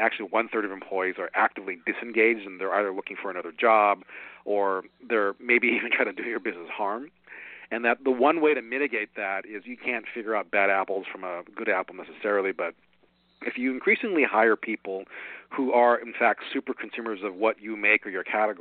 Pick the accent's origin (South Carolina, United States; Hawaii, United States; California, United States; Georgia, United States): Hawaii, United States; now in Chicago, United States; I was born and raised in Hawaii, and I live in Chicago now.